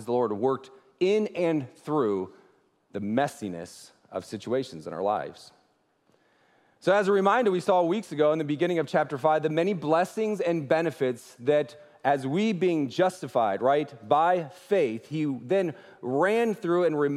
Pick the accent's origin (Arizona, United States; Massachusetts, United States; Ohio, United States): Ohio, United States; But you continue to gut it out because we're from Ohio.